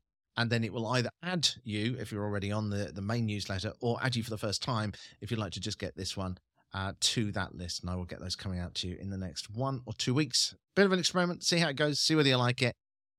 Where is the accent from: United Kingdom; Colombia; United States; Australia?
United Kingdom; as a Brit